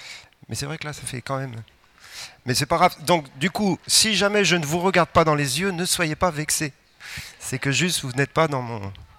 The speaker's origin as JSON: {"language": "French", "region": "Normandy", "country": "France", "also_born_or_lived": "Paris", "lives_now": "Toulouse, France", "said": "Moi, je suis originaire de Normandie."}